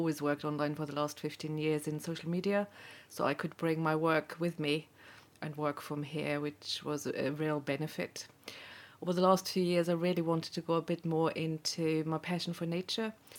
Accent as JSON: {"language": "English", "country": "Austria", "moved": "yes", "lives_now": "United Kingdom", "said": "I'm originally from Austria, but I came to live in Scotland 22 years ago. And since 2008, I've lived in Essend."}